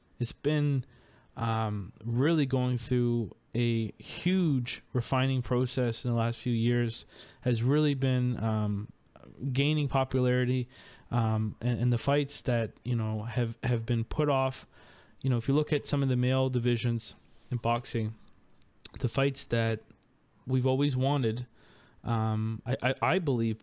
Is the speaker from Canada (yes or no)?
yes; New Brunswick, Canada; Yeah, we're from New Brunswick. We don't care about having to drive to another province to get fights.